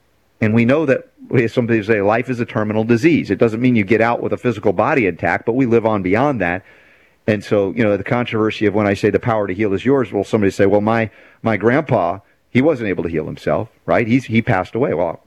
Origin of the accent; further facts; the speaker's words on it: United States; things that were foreign to me growing up in America